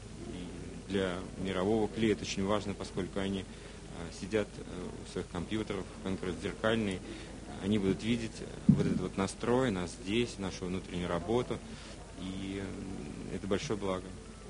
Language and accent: Russian; Moscow, Russia; я из Москвы